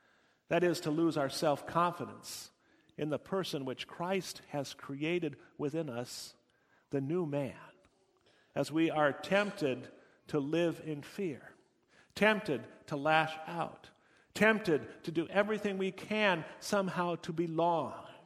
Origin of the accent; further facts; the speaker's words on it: United States; now in Germany; Living as an American overseas is similarly so.